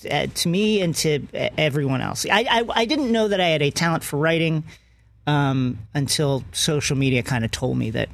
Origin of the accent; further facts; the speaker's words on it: Queens, New York, United States; also born or lived in Bethpage; I'm from New York. I'm from Queens and Long Island, Bayside, and then Bethpage.